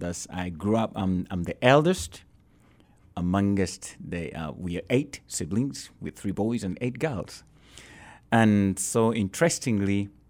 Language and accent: English; Kampala, Central Region, Uganda; I grew up in Kampala, Uganda, in a suburb called Gaba. That's where I come from. It's a village, but now it's a town. It's a beautiful city.